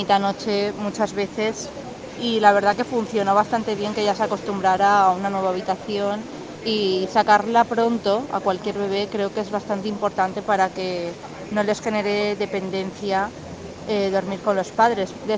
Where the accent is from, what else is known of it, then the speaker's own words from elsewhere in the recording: Valencia, Valencian Community, Spain; de Valencia.